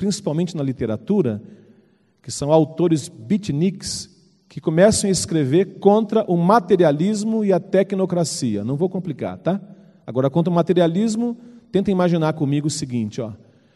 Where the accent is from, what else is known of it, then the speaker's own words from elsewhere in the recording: Scotland, United Kingdom; accent: Scottish; Portuguese is a second language; É o meu sotaque escocês que me incomoda.